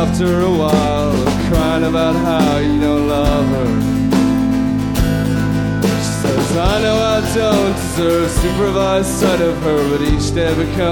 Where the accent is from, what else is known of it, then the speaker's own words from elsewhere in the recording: Austin, Texas, United States; from Austin, Texas. We played in New Orleans. It was comical at the Mermaid Lounge. And I said, we're from Austin, Texas.